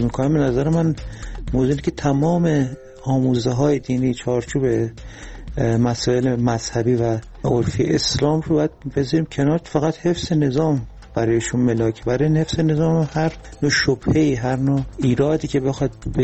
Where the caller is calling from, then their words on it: Tehran, Tehran Province, Iran; از تهران هستم، درود بر شما.